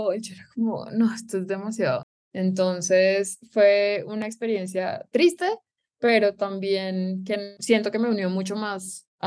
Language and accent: Spanish; Colombia; los medios tradicionales con los que crecimos en Colombia.